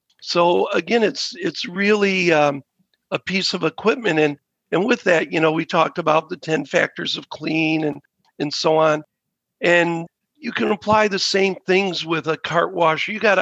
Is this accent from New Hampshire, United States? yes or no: no; Detroit, Michigan, United States; as you know, I'm from the Detroit area.